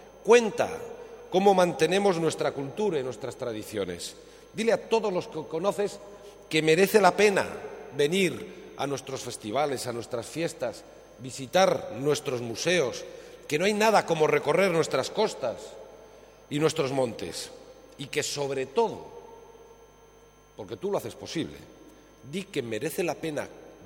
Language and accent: Spanish; Basque Country, Spain; Y es que así somos los vascos.